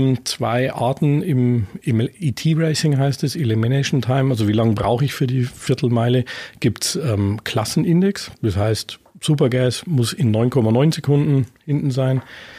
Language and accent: German; Munich, Bavaria, Germany; ich komme ursprünglich aus München